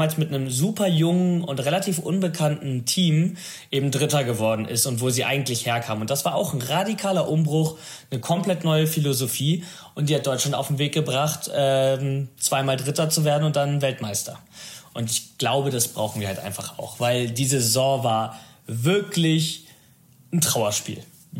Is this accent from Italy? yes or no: yes; Italy; man muss als Italiener sonst ein bisschen ja auch immer den Argentiniern die Daumen drücken